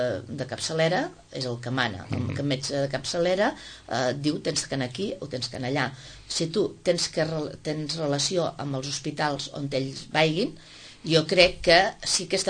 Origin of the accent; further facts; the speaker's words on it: Catalonia, Spain; jo tenia 21 anys, estava aquí a Sitges, el meu pare vivia aquí a la província de Tarragona, en un poblet d'on soc jo